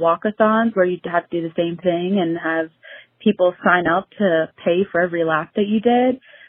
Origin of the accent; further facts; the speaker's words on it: New Jersey, United States; Hi, ladies. … from New Jersey